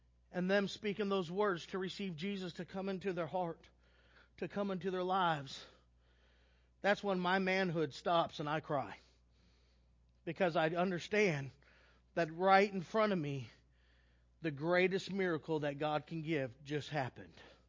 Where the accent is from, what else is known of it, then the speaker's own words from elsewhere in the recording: Texas, United States; I'm a man. Let's get real. I'm from Texas. I want an Angus burger and put bacon on it